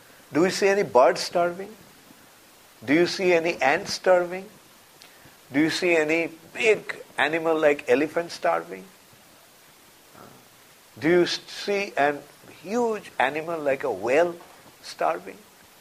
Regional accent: India; I was brought up in India, born and brought up in India.

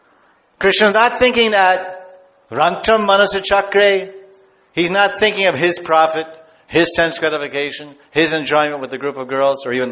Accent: United States; I'm from America, and we were raised as a Christian.

